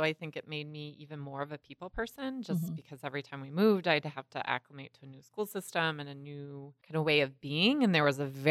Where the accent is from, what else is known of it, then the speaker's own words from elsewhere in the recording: Midland, Michigan, United States; also born or lived in Cincinnati / Atlanta; So I was born in Cincinnati. My dad worked for Dow Chemical for a majority of his career. So we went to Midland, their headquarters. Then we went to Atlanta, Georgia, and then back to Midland.